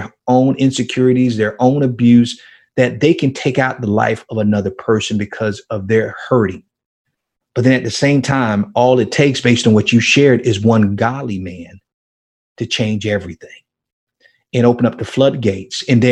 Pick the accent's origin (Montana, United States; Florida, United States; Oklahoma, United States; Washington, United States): Florida, United States; Miami; I grew up in Miami and the projects in Liberty City in Miami.